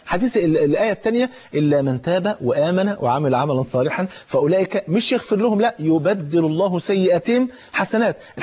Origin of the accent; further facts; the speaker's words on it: Egypt; زي ما بيقولوا يعني في المثل عندنا في مصر